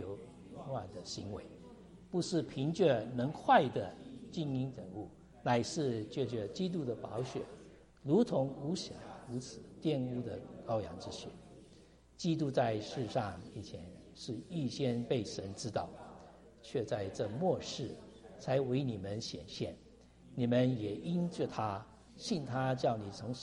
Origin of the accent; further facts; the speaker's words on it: China; now in United States; 我们时常也说在美国也会感觉到这样子的情形。虽然我们是中国人，在这里有很久住了很久，但是还是我们觉得是中国人